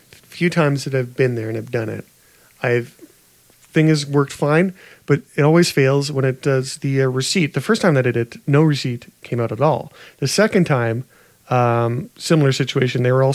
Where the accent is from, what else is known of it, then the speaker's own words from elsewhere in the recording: Canada; Part of me as a Canadian wants to see how this pans out for entertainment value.